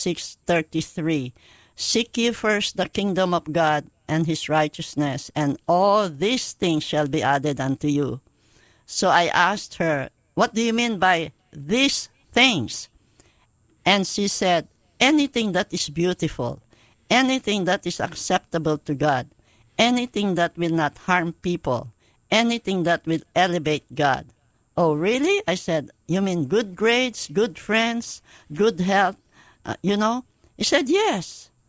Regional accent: Mandaluyong, Metro Manila, Philippines; moved away as an adult; now in United States; I grew up in the Philippines, in a town, Mandaluyong, Rizal, in the Philippines. And I grew up there. I was born there. I studied there. And then I came to the United States as an East-West Center grantee in 1969.

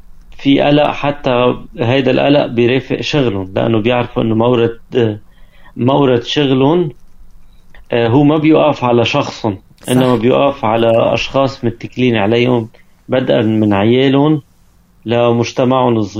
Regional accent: Lebanon; now in Bahrain; شهر واصل على البحرين وأنا عابر من لبنان للبحرين

